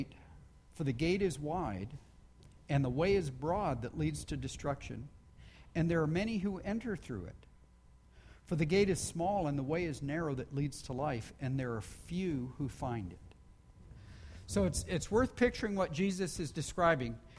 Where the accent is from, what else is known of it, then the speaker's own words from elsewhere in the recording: Texas, United States; also born or lived in Chicago; I grew up in Chicago. Well, I didn't grow up in Chicago. I grew up in Texas, where people are supposed to grow up. But I lived in Chicago for quite a few years.